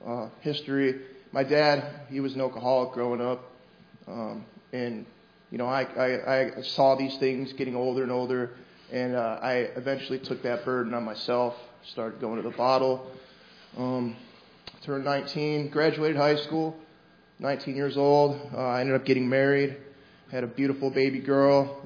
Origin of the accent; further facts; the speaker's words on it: Michigan, United States; now in Florida, United States; I grew up in Michigan. Apparently I have an accent. I didn't know that before I came down here to Florida